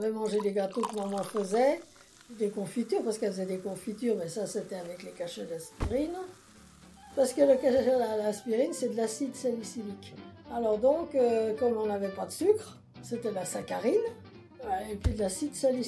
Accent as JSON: {"language": "French", "town": "Villiers-sur-Marne", "region": "Île-de-France", "country": "France", "tie": "born there", "said": "Je suis née à Villiers-sur-Marne le 1er mars 1932."}